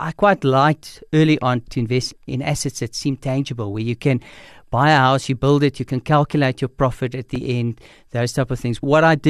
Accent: Pretoria, Gauteng, South Africa; also born or lived in Middelburg; I come from Pretoria, so grew up in Pretoria. Spent my high school years in a smaller town called Middelburg in Mpumalanga, and then came back to Pretoria to attend university at the University of Pretoria.

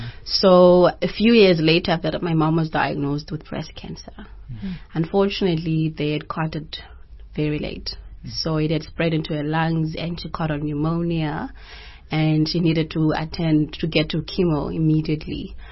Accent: Kamata, Eastern Cape, South Africa; I was born in Transkei, the Eastern Cape, called Kofimbaba. I grew up in Kamata, which is a very disadvantaged place, village.

